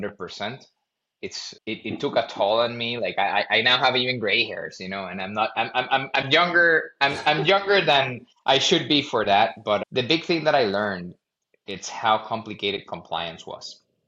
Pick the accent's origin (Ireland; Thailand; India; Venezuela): Venezuela; now in United States; So quick background: born and raised in Venezuela, immigrant parents, formal schooling here in the United States.